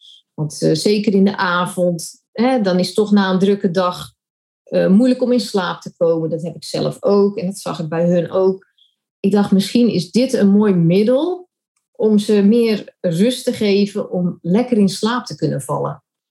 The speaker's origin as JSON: {"language": "Dutch", "town": "Terneuzen", "region": "Zeeland", "country": "Netherlands", "tie": "born there", "lives_now": "Roosendaal, Netherlands", "said": "Ik ben geboren in Terneuzen, dus een Zeeuwse. Nu woonachtig in Roosendaal. En ik ben gewoon opgegroeid, het gezin met een zusje."}